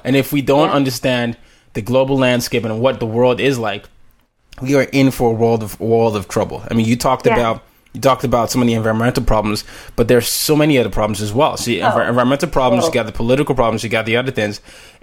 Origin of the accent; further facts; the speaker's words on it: Nigeria; now in United States; I have to go through that because I'm Nigerian